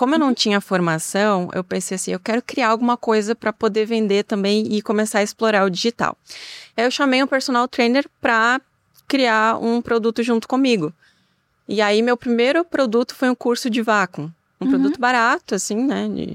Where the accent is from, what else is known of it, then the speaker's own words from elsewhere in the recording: Itajaí, Santa Catarina, Brazil; sou personal trainer, tenho 35 anos, sou de Itajaí, Santa Catarina.